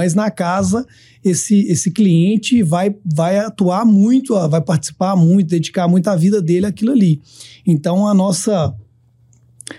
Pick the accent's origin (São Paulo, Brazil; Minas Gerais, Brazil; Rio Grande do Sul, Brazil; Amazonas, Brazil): Minas Gerais, Brazil; Belo Horizonte; Eu sou mineiro, belo horizontino, assim como o Gabriel, meu sócio, também.